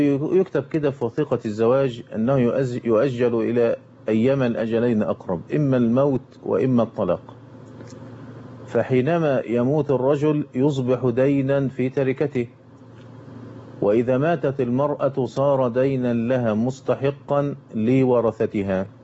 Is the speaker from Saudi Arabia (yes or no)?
no; Egypt; وجرت العادة عندنا في مصر